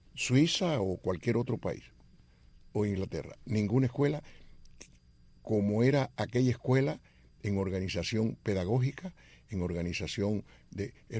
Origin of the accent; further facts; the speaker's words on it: Vereda Nueva, Artemisa, Cuba; resulta que mi pueblo, que era un pueblecito muy pequeño en aquella época, encantador, se llama Vereda Nueva